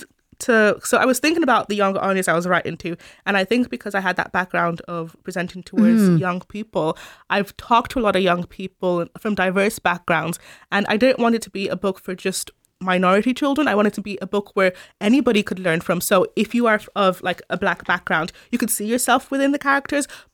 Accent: Ennis, Munster, Ireland; So I grew up in Ennistown, County Clare.

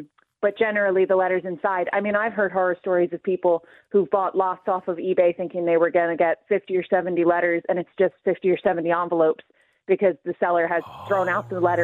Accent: United States; moved away as an adult; now in Ireland; I grew up in the States. I lived in the States. I moved to Ireland in 2018.

